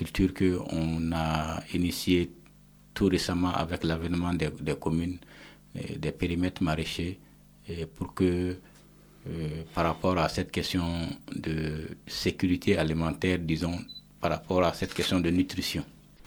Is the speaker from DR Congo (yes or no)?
no; Mopti, Mali; Et nous sommes du Mali, de la région de Mopti, dénommée 5e région.